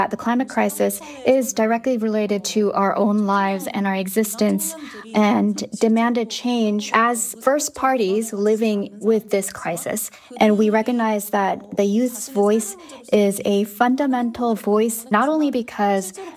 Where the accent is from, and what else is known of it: Seoul, South Korea; born or raised there